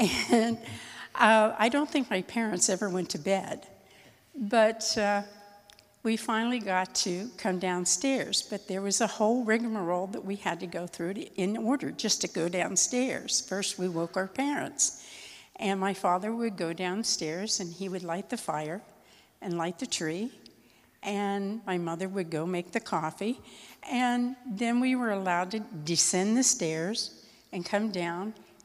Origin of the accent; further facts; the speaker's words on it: West Virginia, United States; As a child, I grew up in West Virginia, and I was very blessed because my family had a lot of tradition